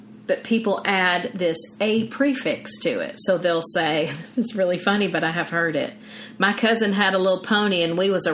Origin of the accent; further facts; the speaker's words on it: Louisiana, United States; And I've definitely heard that. I'm from Louisiana.